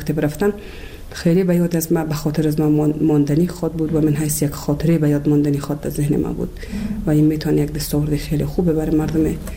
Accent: Kabul, Afghanistan; also born or lived in Bamyan; ولسوالی شیبر ولایت بامیان هستم. در سال 1356 در یک خانواده روشن فکر من در ولایت کابل به دنیا آمدم و تحصیلات خودم در کابل به پایان رساندم تا صنف 12

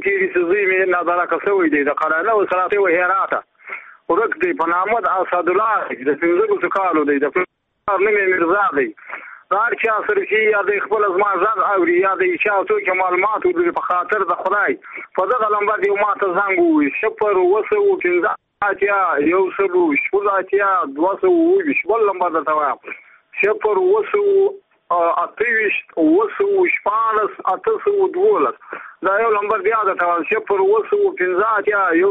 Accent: Badghis, Afghanistan; زه په خپل د بادغیس ولایت یم، سمو کوټ د شواری یم، هم دی یم.

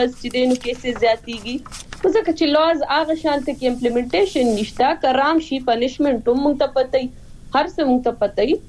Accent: Swat, Khyber Pakhtunkhwa, Pakistan; زه خپل چونکه د سوات نه يم

